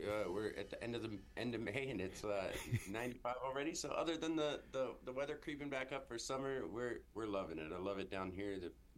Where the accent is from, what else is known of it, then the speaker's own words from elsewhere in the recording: Anchorage, Alaska, United States; also born or lived in South Dakota; And growing up in Alaska, it's such a tight-knit community. While living in the city of Anchorage, it's just very multicultural and very diverse